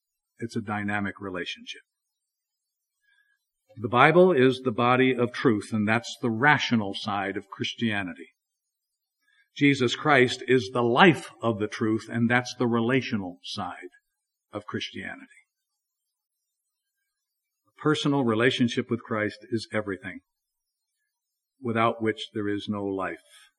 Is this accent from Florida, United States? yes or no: no; New York City, New York, United States; I grew up in New York, New York City area, and spending the rest of my life getting over that.